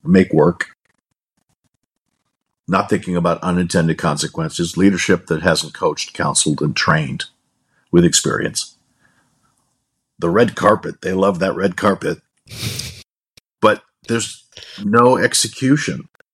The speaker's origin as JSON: {"language": "English", "region": "California", "country": "United States", "tie": "born or raised there", "said": "I grew up in California and I came back home"}